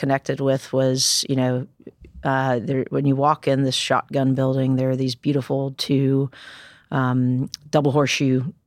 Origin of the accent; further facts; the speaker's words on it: North Carolina, United States; I'm from North Carolina. Okay. I grew up about 90 miles west mm-hmm. of Raleigh.